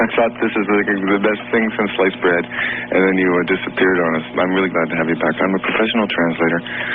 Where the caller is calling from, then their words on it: Montreal, Quebec, Canada; I'm calling from Montreal, Canada.